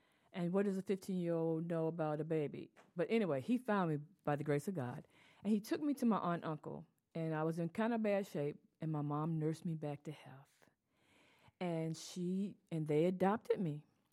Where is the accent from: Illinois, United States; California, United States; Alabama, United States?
Alabama, United States; Mobile; born there; I was born in Mobile, Alabama. On 2649 Reed Street in Crichton. We had a close-knit family, neighborhood.